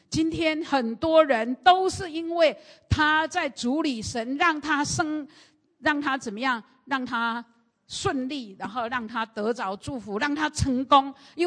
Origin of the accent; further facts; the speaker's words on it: Taiwan; 我们台湾人有一句话